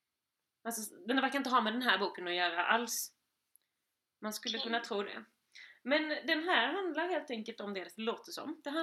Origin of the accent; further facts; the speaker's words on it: Skåne, Sweden; accent: Scanian; min skånska, alltså den skånska jag pratar är väl okej, men jag kan inte prata bred skånska.